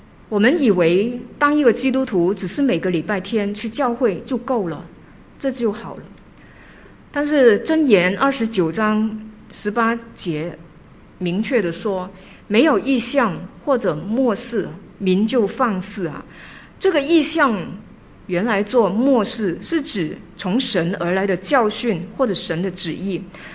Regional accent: China; 我们中国人也说哈，爱你会打你哈

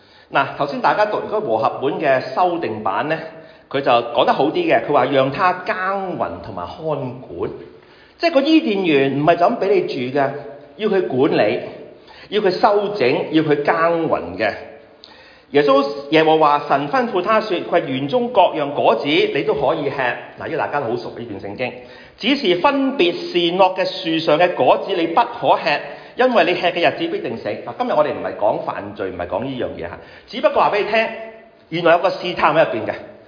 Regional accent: China; 我中國人最緊要係咪先？

